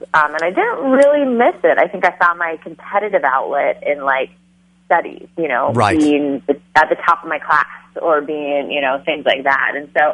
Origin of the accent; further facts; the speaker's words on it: Oregon, United States; I grew up outside of Portland, Oregon.